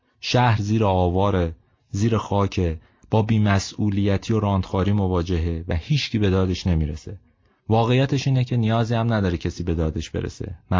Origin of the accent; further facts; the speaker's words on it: Abadan, Khuzestan, Iran; اینو به عنوان یه آبادانی بهتون نمیگم،